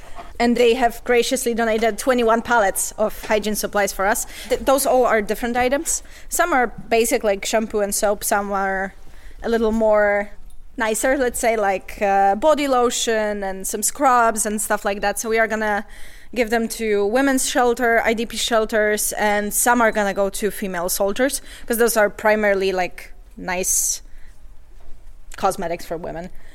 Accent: Poland; English is a second language; I come from Poland.

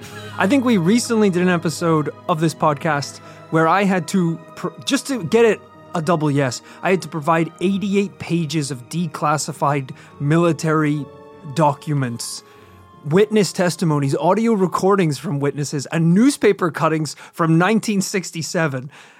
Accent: Ireland; Which is wild because we are both Irish as well.

